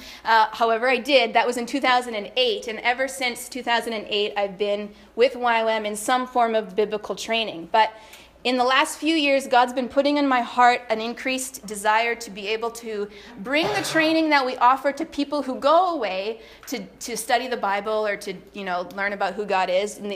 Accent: Niverville, Manitoba, Canada; I grew up in Niverville. Ever since I was about 2 years old, we lived right next door, actually, so it's perfect.

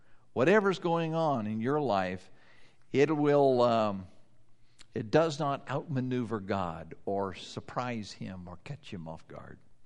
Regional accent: Wyoming, United States; Now, you folks live closer to the water than I did growing up in Wyoming.

